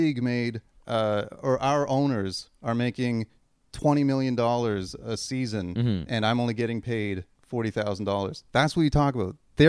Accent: Canada; because I'm fucking Canadian.

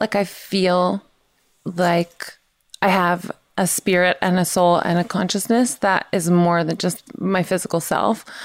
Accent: the South, United States; because I'm from the South.

